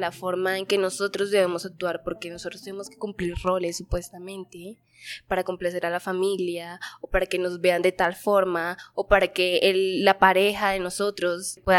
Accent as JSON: {"language": "Spanish", "town": "Barranquilla", "region": "Atlántico", "country": "Colombia", "said": "tengo 18 años, soy de Barranquilla, de la costa de Colombia."}